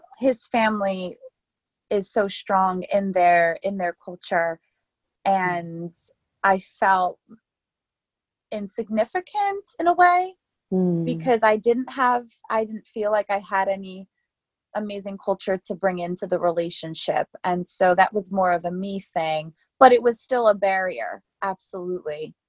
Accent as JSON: {"language": "English", "country": "United States", "said": "I just knew I'm American, and not that there's anything wrong"}